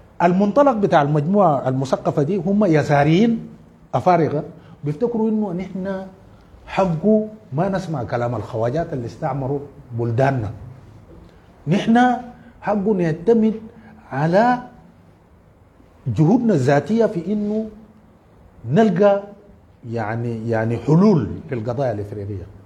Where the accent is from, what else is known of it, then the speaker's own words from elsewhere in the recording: Darfur, Sudan; لكن في ظل هذه الظروف انا من دارفور